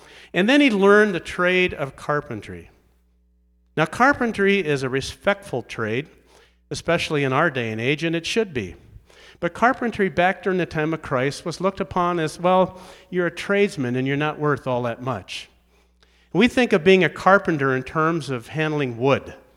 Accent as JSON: {"language": "English", "town": "Grand Forks", "region": "North Dakota", "country": "United States", "tie": "born or raised there", "said": "I was born and raised in Grand Forks, North Dakota."}